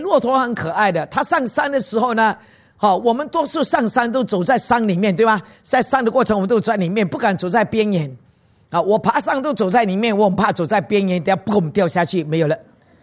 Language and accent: Chinese; Singapore; 我们新加坡人是真的 not fit 的啊，因为我们这里没有山给我们爬，我们走的都是平地啊。